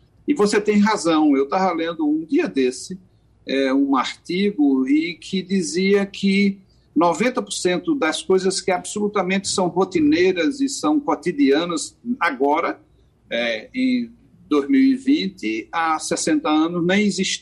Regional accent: Pernambuco, Brazil; O rio que corta a minha aldeia não é o Tejo, o rio que corta a minha aldeia é o Ipujuca. Eu tenho muito orgulho de ser um matuto do interior

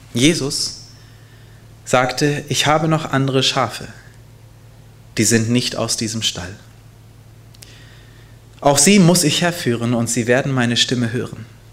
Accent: Hanover, Lower Saxony, Germany; born there; Hannover, mein Geburtsort.

